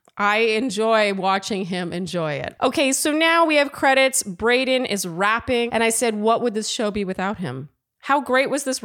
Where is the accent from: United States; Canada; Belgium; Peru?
Canada; maybe I'm too Canadian